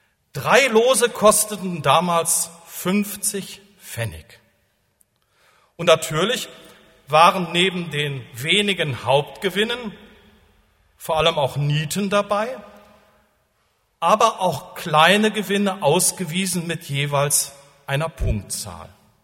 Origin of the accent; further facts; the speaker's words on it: Rhineland, Germany; als ich ein kleiner Junge war, bin ich gerne mit meinem Vater auf die Kirmes, so hieß das bei uns im Rheinland